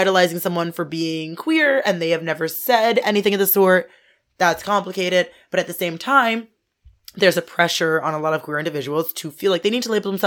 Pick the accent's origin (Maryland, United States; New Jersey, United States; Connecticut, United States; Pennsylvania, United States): New Jersey, United States; also born or lived in New York City; We were both somewhat from New York City. My family moved to the suburbs, New Jersey.